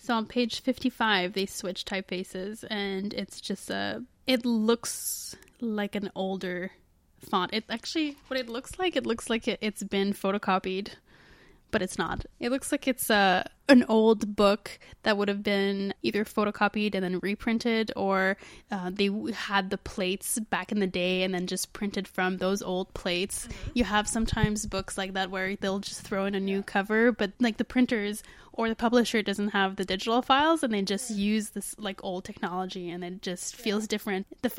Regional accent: Canada; because it's British and we're Canadian, so boom, done.

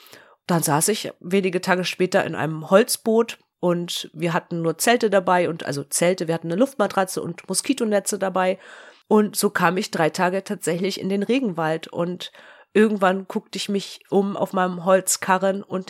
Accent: Germany; Und es war jetzt nicht so, wie man als Deutsche, wie ich das vermutet hätte, dass dann jemand kommt und sagt

